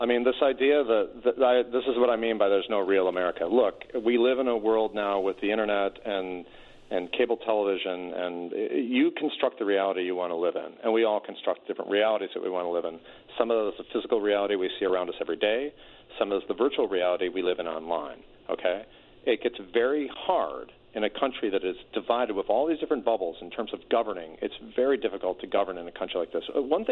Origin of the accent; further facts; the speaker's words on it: Detroit, Michigan, United States; Again, I grew up in Detroit, man. I watched this happen for 20 years.